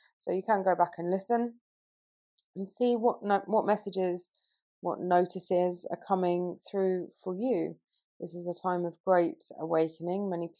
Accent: London, United Kingdom; now in Peru; I live and work in Peru most of the time in the jungle with plant medicines, and even though I'm originally from London in the UK, and I dip in and out of the jungle

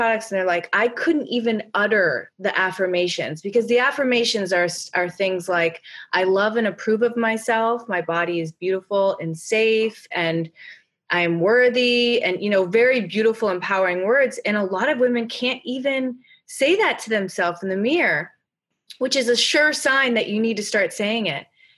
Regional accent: Chicago, Illinois, United States; moved away; I grew up in Chicago where we rarely saw the sun. So I kind of worshiped the sun.

